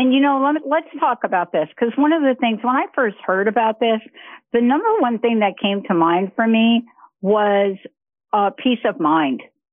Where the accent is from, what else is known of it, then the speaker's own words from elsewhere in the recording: New York, United States; I'm from New York. I don't know where that came from.